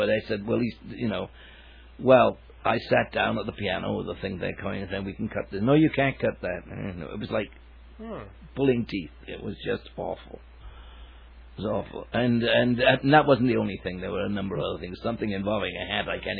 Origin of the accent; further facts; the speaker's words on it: Cardiff, Wales, United Kingdom; From Wales originally. Yeah, I'm from Cardiff in Wales.